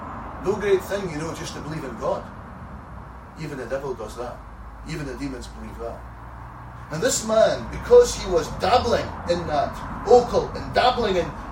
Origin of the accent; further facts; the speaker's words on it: Scotland, United Kingdom; Yeah, sure. I'm Scottish.